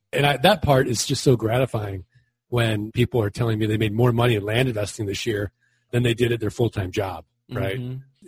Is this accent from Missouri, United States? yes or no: yes; St. Louis, Missouri, United States; I'm from St. Louis, Missouri. I'm from the show me state.